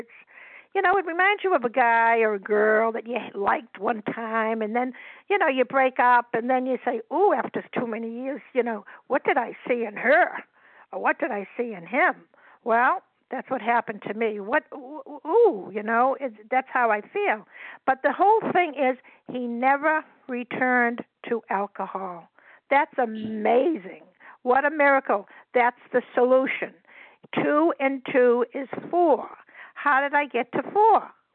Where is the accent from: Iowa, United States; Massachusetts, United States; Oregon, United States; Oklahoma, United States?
Massachusetts, United States; I'm from Massachusetts, Tom Brady country.